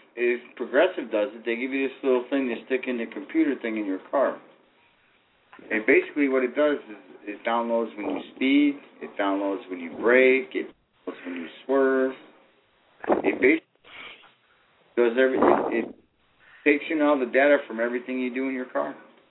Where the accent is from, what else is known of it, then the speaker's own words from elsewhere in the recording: Chicago, Illinois, United States; I'm from Chicago. That was known as the city that works.